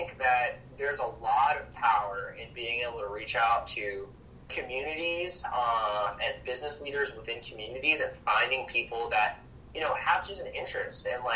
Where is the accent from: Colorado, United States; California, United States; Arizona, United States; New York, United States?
New York, United States; New York City; Funny enough, we grew up in New York together, and so a lot of, like, you know, growing up in New York City and Queens, like, kind of had a similar upbringing, and also, like, the first generation American experience.